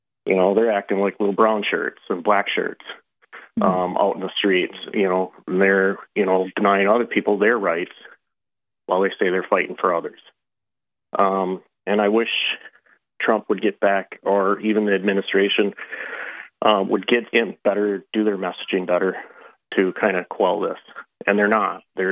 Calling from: Minnesota, United States; I am calling from Minnesota.

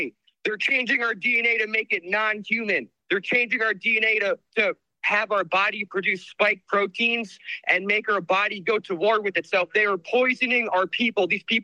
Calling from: New Jersey, United States; from New Jersey.

